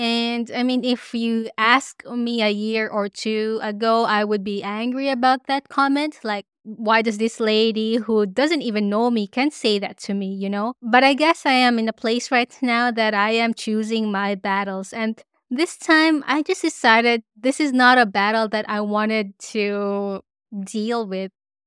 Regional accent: Philippines; she could detect by the way I look or by the way I talk that I am Filipino.

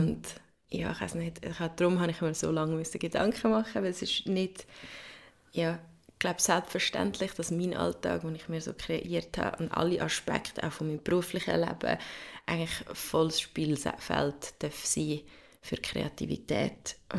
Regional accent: Lucerne, Switzerland; born there; now in Zurich, Switzerland; Ich bin in Luzern geboren, habe aber Zürich als meine Wahlheimat ausgesucht. Bis jetzt 16 Jahre hier in der Stadt.

